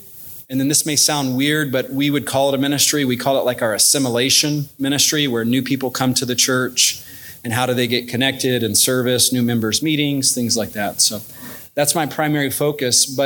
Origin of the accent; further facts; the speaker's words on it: Georgia, United States; So I am not a Californian by birth, though. I'm a Georgia native. Any Georgians in here?